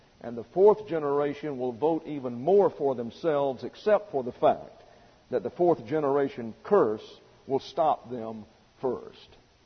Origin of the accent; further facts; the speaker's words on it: Alabama, United States; These are people that I knew growing up in Alabama.